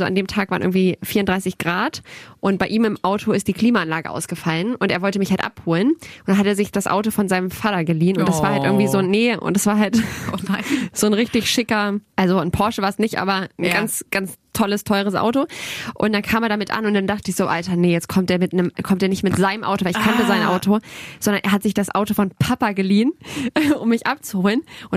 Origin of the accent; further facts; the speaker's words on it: Hanover, Lower Saxony, Germany; ich komme doch aus Hannover.